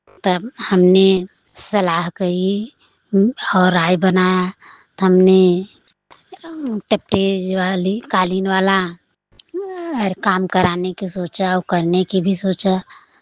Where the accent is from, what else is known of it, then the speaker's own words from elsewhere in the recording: Bhadohi, Uttar Pradesh, India; और हम हई ग्राम सभा शहर से और हमारा ब्लॉक है और आई और हमारा जिला है भदोही।